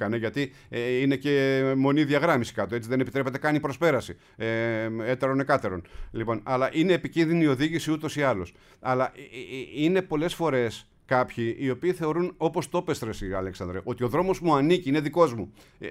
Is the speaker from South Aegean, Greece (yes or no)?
no; Livadi, Thessaly, Greece; Λιβάδι, Λαρίσης, Λιβάδι Ολύμπου.